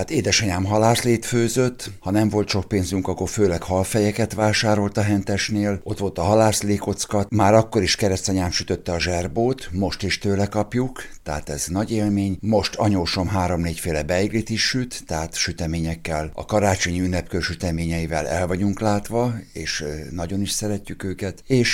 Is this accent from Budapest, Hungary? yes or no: yes; Budapest, Hungary; A Ferencváros szélén nőttem fel, ahol a bérházakban élő szakmunkás polgári rétegnek a karácsonyi hagyományai sorjáztak évről évre.